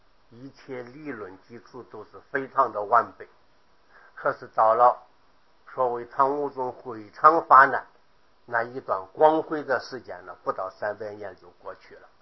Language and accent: Chinese; China; 那么经在我们中国人来说非常神圣，非常隆重